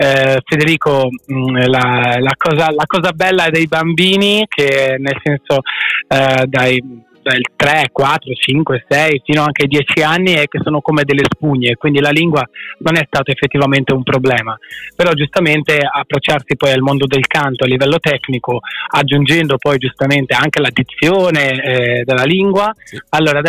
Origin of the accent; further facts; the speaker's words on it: Ukraine; Italian is a second language; now in Italy; in Ucraina, esattamente, il mio paese d'origine è l'Ucraina.